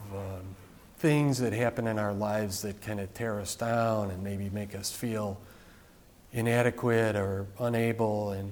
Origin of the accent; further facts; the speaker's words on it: Chicago, Illinois, United States; I grew up in Chicago, and go White Sox.